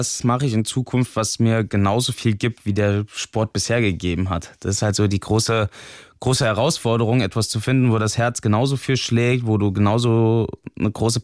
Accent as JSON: {"language": "German", "town": "Wetzlar", "region": "Hesse", "country": "Germany", "tie": "born or raised there", "also_born_or_lived": "Bergisch Gladbach", "said": "Ich bin zwar hier in Bergisch-Gladbach geboren, aber mein Vater hatte dann schon vor meiner Geburt schon einen Landestrainerjob in Hessen, in Wetzlar damals angenommen. Dann bin ich da groß geworden, ja. Ich bin da zum Kindergarten, habe da meine Schule gemacht, habe bis 2012 durchgängig dort gelebt."}